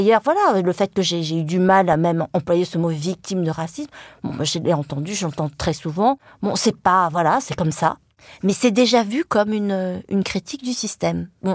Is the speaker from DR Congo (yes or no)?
no; France; born there; Moi, je suis née en France déjà, donc je suis pas une immigrée. Bon, mon père a fait des études en France.